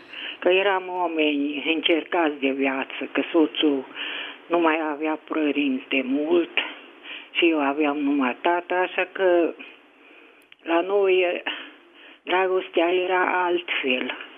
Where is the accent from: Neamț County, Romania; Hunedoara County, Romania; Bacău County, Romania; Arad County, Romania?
Hunedoara County, Romania; Hunedoara; din Hunedoara.